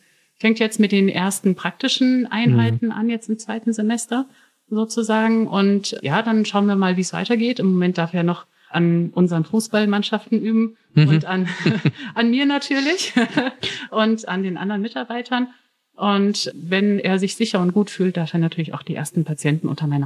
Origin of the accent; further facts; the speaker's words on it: Fulda, Hesse, Germany; Ich komme aus der Region Mitteldeutschland, also Fulda, genau mitten in Deutschland sozusagen.